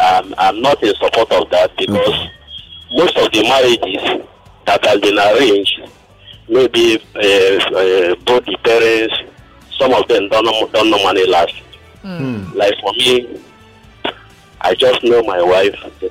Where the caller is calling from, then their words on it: Montserrado, Liberia; I'm calling from Moe.